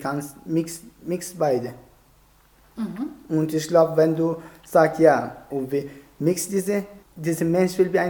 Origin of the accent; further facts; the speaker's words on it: Austria; born there; German is a second language; also born or lived in Afghanistan; ich geboren in Österreich. Kultur, ich mache, was die österreichischen Leute machen. Es ist die Kultur. Ich bin gewohnt in Afghanistan